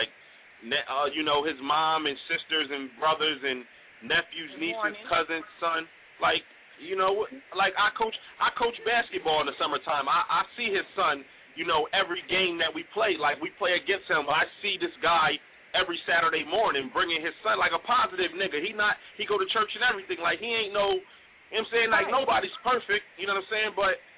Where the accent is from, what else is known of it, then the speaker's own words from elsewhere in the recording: Delaware, United States; I'm from Delaware, baby. Yeah, Delaware in the building, baby.